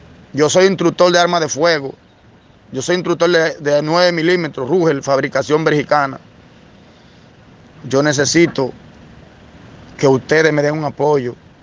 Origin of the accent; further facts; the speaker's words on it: Dominican Republic; Yo estoy decidido, mi hermano, trabajar con mi país, con mi nación. Yo soy dominicano